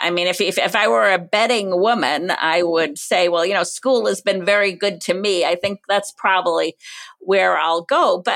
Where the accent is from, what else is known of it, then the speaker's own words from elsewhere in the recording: Cumberland, Rhode Island, United States; I grew up in Cumberland, Rhode Island.